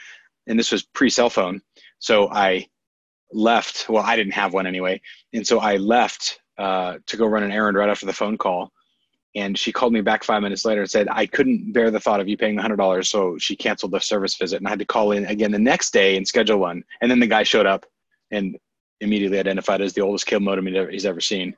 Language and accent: English; California, United States; Although I'm from Northern California, which may be a different California depending on your persuasion.